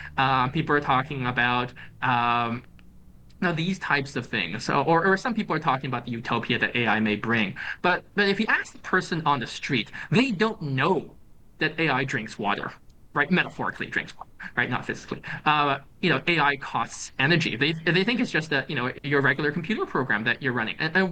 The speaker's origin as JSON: {"language": "English", "country": "Canada", "tie": "born or raised there", "also_born_or_lived": "China", "said": "See, I grew up in Canada, but I'm from China originally, and I go back to China on occasion"}